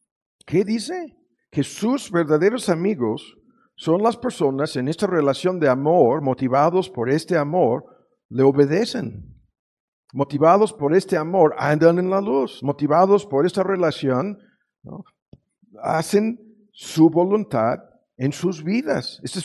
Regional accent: United States; Spanish is a second language; me equivoqué, soy gringo, hablo mal el español

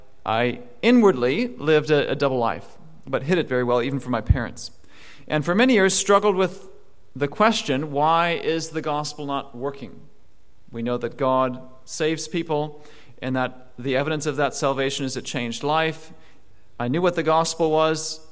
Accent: Wisconsin, United States; So I grew up in Wisconsin, which you can see is there highlighted in red.

